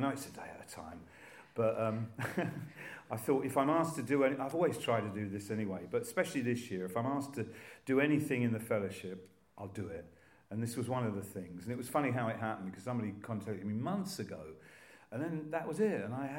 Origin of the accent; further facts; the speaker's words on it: Croydon, London, United Kingdom; I grew up in South London, Croydon